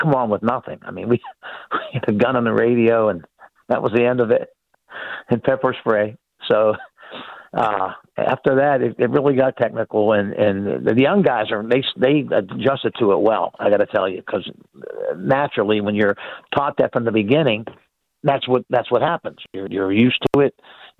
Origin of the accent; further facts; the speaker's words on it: Hazelwood, United States; Hazelwood. I was a poor kid from Hazelwood, just trying to make a living.